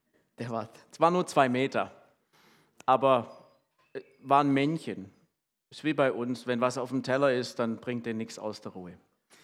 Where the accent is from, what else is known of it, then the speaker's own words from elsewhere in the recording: Malawi; ich komme ja aus Malawi.